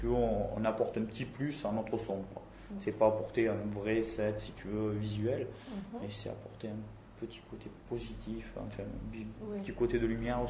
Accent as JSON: {"language": "French", "town": "Roche", "region": "Occitanie", "country": "France", "tie": "born or raised there", "said": "Gersois, ouais, je suis né à Roche. Ça fait 30 ans que je suis quasiment Gersois. J'ai juste glissé pendant quelques années sur Pau et sur Toulouse. Et sinon, je suis plus ou moins resté ici, quoi, sur le département."}